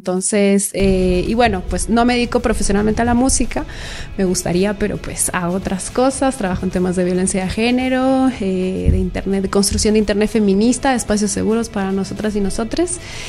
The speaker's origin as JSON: {"language": "Spanish", "town": "Madrid", "region": "Community of Madrid", "country": "Spain", "lives_now": "Ecuador", "said": "yo soy tamborera, vengo de Madrid, de España, pero vivo en Ecuador como 8 años"}